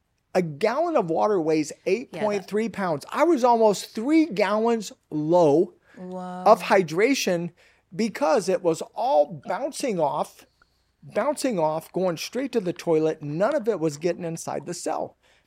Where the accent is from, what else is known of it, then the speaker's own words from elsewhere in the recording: Midwest, United States; now in California, United States; I live in California, I should say, but I'm from the Midwest